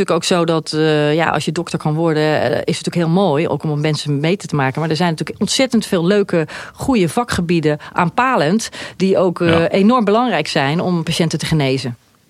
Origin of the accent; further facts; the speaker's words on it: Haarlem, North Holland, Netherlands; also born or lived in Zevenaar; Ja, nou, ik ben in Zevenaar geboren, maar ik ben in Haarlem opgegroeid.